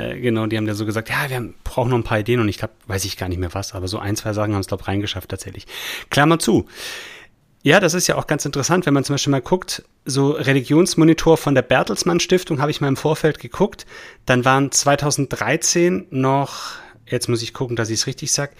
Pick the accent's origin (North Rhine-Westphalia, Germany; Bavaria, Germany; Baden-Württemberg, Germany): Baden-Württemberg, Germany; Remseck; ich komme aus Remseck bei Ludwigsburg, bei Stuttgart.